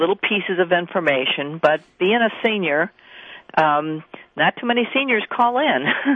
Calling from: Hilton, New York, United States; Hilton, New York.

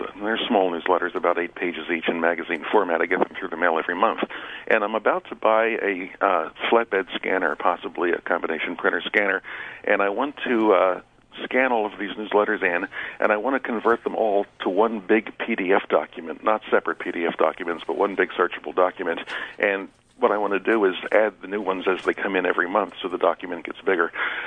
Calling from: Pottstown, Pennsylvania, United States; Hi, I'm in Pottstown, Pennsylvania.

